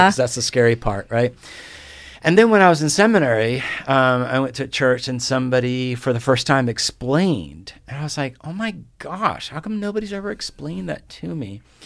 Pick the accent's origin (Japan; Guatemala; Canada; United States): Guatemala; I grew up in Guatemala. Not only was I conservative evangelical, which meant my body was supposed to do nothing and get out of the way, I grew up in a predominantly Catholic country.